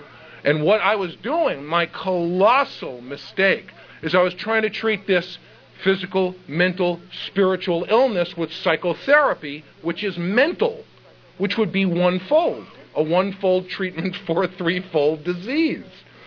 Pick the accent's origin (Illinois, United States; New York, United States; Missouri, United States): New York, United States; New York City; I grew up in the Bronx in New York City.